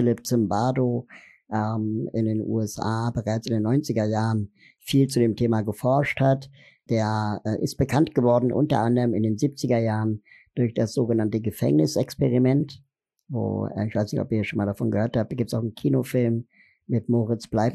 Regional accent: Berlin, Germany; Ich komme aus Berlin, bin 40 Jahre alt

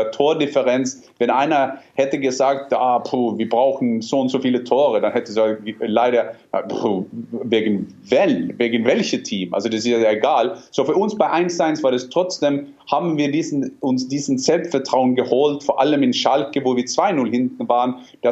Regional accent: Norway; German is a second language; ich bin Norweger

